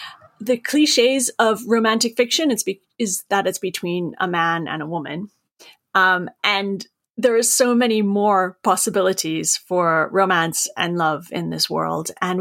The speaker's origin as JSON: {"language": "English", "region": "Maine", "country": "United States", "said": "which I'm from Maine, as you can tell from my accent"}